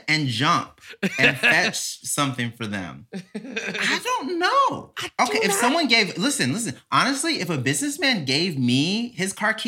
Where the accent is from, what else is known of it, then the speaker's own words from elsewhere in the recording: Mississippi, United States; I did. Born and raised in Mississippi.